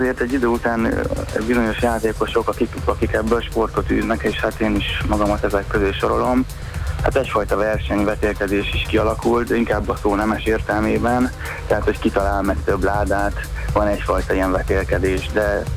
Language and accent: Hungarian; Kecskemét, Bács-Kiskun, Hungary; Mivel én kecskeméti vagyok